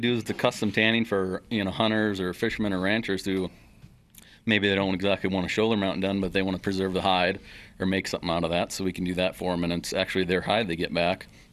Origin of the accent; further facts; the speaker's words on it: Wisconsin, United States; also born or lived in Nebraska; Sure, yeah. I'm originally from Nebraska, but grew up in Wisconsin.